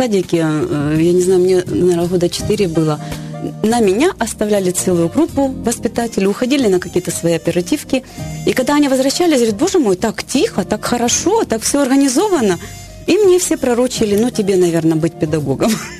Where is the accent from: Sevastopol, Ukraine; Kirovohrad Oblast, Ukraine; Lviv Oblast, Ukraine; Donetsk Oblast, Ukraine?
Donetsk Oblast, Ukraine; Mariupol; born there; а я родилась в Мариуполе, там, где много солнца.